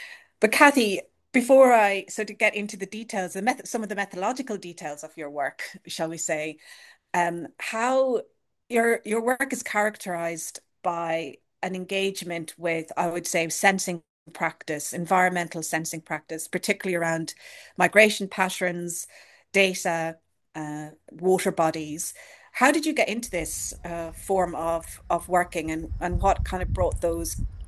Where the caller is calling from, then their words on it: São Paulo, Brazil; I'm beaming in from Brazil, São Paulo. Yes, from the living room of my mate's house.